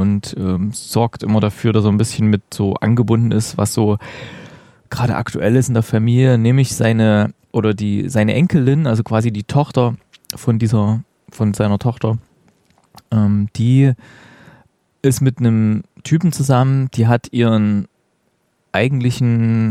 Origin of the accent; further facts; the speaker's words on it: East Germany, Germany; Vielleicht ist es so ein Ding, weil bei uns im Osten damals, da liefen sehr viele französische Komödien mit Pierre Richard im Kino.